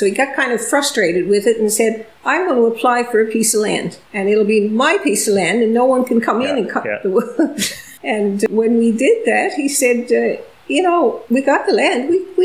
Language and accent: English; St. John's, Newfoundland and Labrador, Canada; I grew up in St. John's, but in on Oxen Pond Road in the back country on St. John's